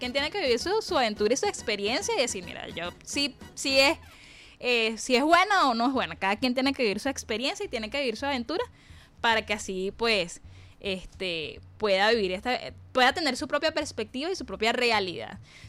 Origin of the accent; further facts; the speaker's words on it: Caucagüita, Miranda, Venezuela; El municipio de Sucre está compuesto por 5 parroquias, entre ellas está Caucahuita, que es de donde vengo yo.